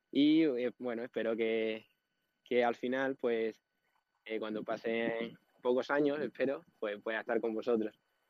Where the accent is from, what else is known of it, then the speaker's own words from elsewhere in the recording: Extremadura, Spain; Que yo allí en mi pueblo, pues las delegaciones del comité extremeño estaban muy lejos.